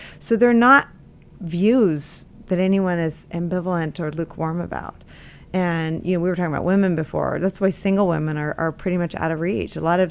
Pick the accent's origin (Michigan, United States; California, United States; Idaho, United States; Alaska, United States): California, United States; San Francisco; I grew up in San Francisco.